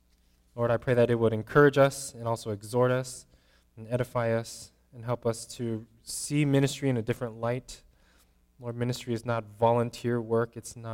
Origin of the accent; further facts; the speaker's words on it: United States; just because I grew up in America and I could speak English in Taiwan.